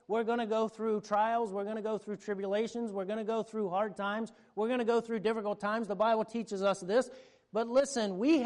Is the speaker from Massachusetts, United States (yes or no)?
no; Virginia, United States; I'm from Northern Virginia, so I get very frustrated when people pull out in front of me.